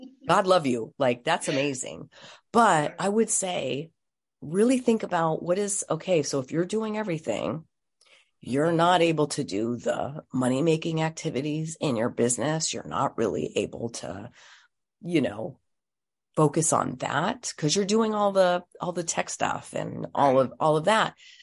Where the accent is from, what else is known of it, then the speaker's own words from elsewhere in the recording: Philippines; And I'm Filipino and my VA is Filipino. She's in the Philippines.